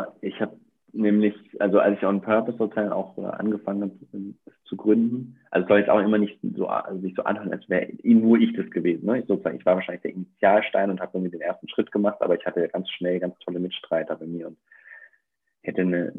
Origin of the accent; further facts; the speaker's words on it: Bavaria, Germany; Ich war irgendwie Vegetarier damals und hatte sowieso da schon einen schweren Stand als Junge in Bayern als Vegetarier